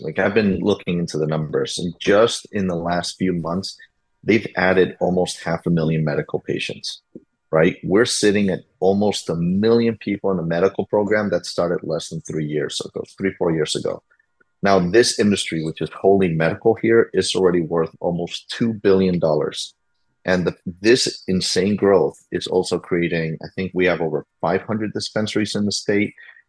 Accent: Florida, United States; I'm super excited to be bringing an event to my home state here in Florida

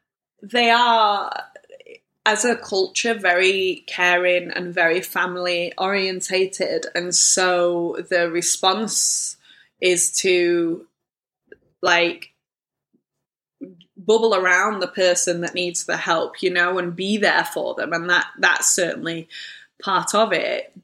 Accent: England, United Kingdom; because obviously he's Italian, I'm English, and I'm probably more open than most about mental health.

